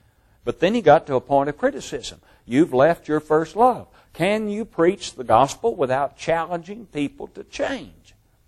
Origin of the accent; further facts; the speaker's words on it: Kentucky, United States; most of you know that I grew up in Kentucky and we raised tobacco. That was our cash crop.